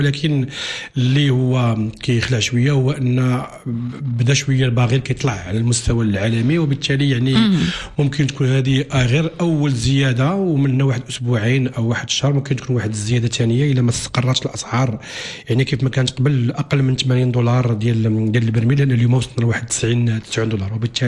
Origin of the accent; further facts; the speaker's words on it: Morocco; للاسف اللي عندنا في المغرب.